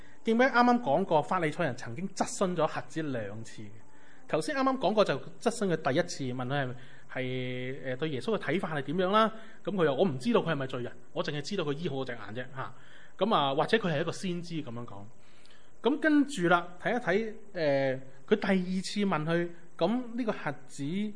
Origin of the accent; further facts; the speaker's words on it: China; 即系咁，我哋中国人都会咁样噶